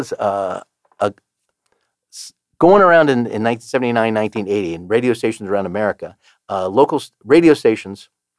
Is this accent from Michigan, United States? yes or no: no; New York, United States; I was a jazz snob growing up in New York.